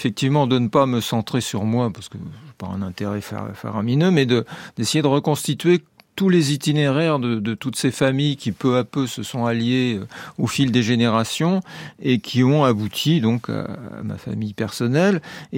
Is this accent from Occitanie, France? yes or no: no; Paris, Île-de-France, France; c'est juste le quartier latin, mais les différentes branches de ma famille, effectivement, viennent de trois grandes régions. Du côté de mon père, c'est la Bourgogne. Du côté de ma mère, c'est le Berry.